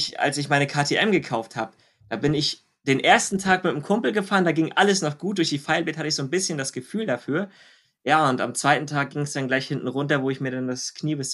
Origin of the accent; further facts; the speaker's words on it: Schwerin, Mecklenburg-Vorpommern, Germany; bei mir in Schwerin, das ist die Stadt, wo ich herkomme